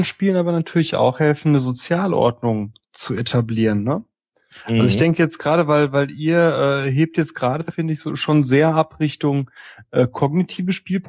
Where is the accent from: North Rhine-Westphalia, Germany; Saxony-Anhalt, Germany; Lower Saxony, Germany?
North Rhine-Westphalia, Germany; Okay, ja, also wir bei uns im Ruhrpott, wir bezeichnen unter Spaßkloppe das spielerische Miteinander